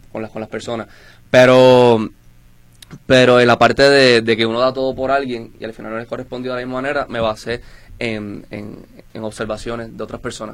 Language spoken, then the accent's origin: Spanish; Puerto Rico; soy de Puerto Rico y en Puerto Rico siempre hay mucha fusión de música.